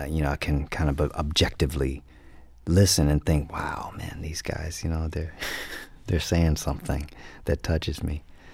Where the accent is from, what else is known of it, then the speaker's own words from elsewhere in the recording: Shreveport, Louisiana, United States; Most times when I tell people I'm from Shreveport or I say Louisiana, they always talk about New Orleans, rightly so.